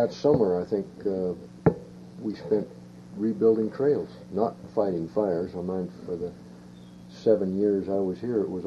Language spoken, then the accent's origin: English; British Columbia, Canada; I was born and raised in Okanagan